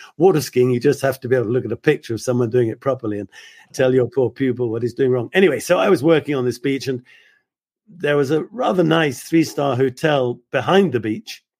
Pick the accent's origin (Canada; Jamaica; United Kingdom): United Kingdom; now in Val d'Isère, France; You can only stay 90 days in 180 as a Brit. So I now have residence here.